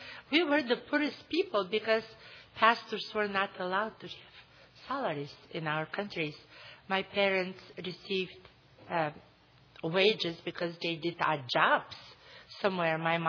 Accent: Bulgaria; I grew up in Bulgaria. I grew up persecuted.

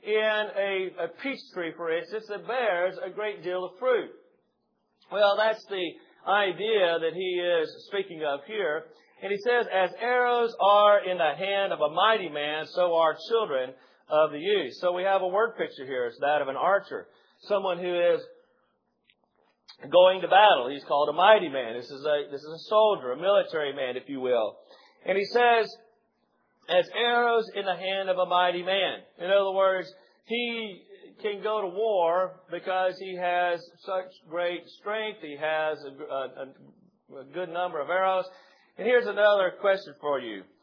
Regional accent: Crosbyton, Texas, United States; Most of y'all know I grew up in Crosbyton. Those of you who've been there know that it's up on the high plains.

